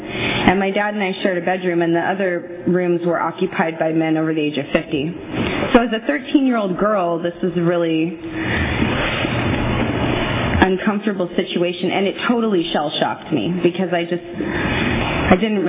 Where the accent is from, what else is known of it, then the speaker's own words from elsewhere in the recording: California, United States; born there; now in Visalia, United States; I was born in California, and I moved to Visalia when I was about 2 years old.